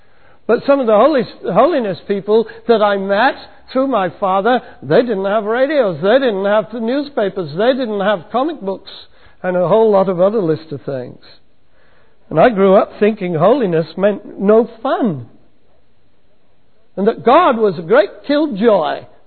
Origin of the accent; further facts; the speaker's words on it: England, United Kingdom; When I was growing up in England, my dad was very, very strict.